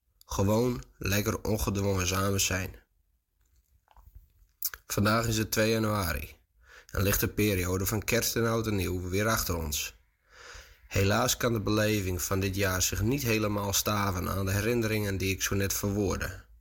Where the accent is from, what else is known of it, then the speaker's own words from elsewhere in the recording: Friesland, Netherlands; En dit jaar ben ik thuis, in Nederland, in Friesland.